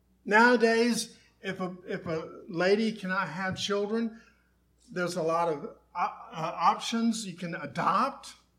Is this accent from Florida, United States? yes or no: yes; Tampa, Florida, United States; I was raised in the Tampa area only because my dad was looking for a job, and he went down to Florida and got a job from Alabama.